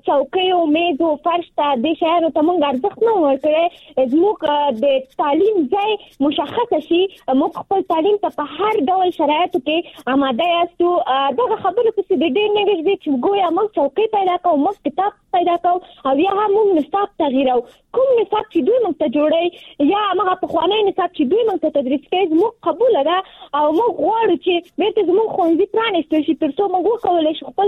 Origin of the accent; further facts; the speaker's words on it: Nangarhar, Afghanistan; now in Kabul, Afghanistan; ما د ننګرهار د ولایت نه فعلاً په کابل کې ژوند کوم